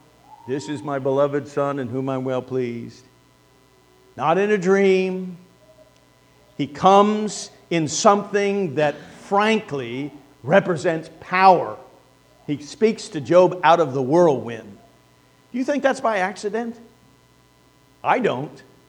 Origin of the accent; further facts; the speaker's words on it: Illinois, United States; You know, growing up in Illinois, I lived in central Illinois essentially all of my youth. And the fields there are flat.